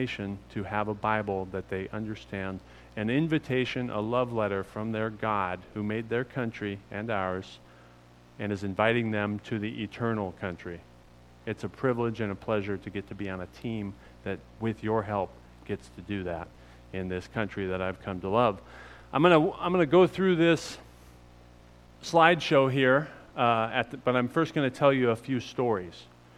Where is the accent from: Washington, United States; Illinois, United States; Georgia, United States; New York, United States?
Washington, United States; Kirkland; now in Ellensburg, United States; As I said, I was raised in Kirkland, Washington. Ended up making it through school there, Lake Washington High School I graduated from. Ended up going to college in Ellensburg, Washington, where me and my family currently reside.